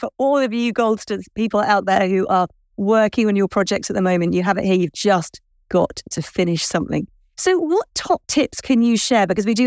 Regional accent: United Kingdom; you know, as British people, what we left there

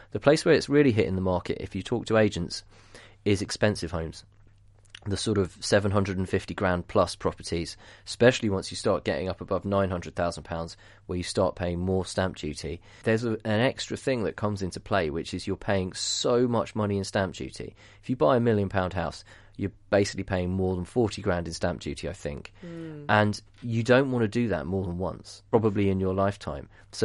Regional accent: East of England, United Kingdom; I grew up near Luton. In Hertfordshire, okay? And I'm a Watford fan, and I never lived in Luton. I did work in Luton, though, for 3 years.

